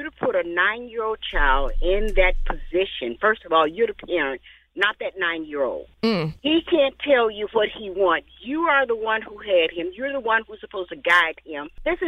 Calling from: Lake Forest, Illinois, United States; I'm calling from Lake Forest, Illinois.

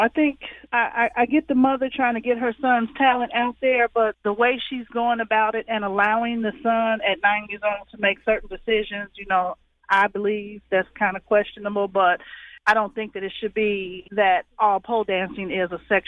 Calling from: Chicago, Illinois, United States; I'm calling from Chicago.

